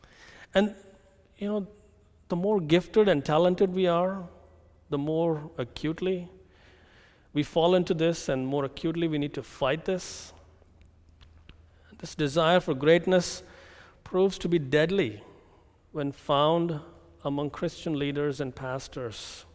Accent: India; I come from India, and the Indian political system is quite fashioned after Britain.

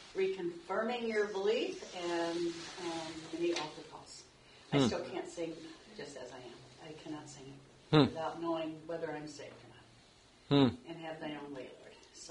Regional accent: Kentucky, United States; I grew up in Kentucky. Well, 8 years of my life. I went to Southern Baptist Church, where every week you wondered if you were saved.

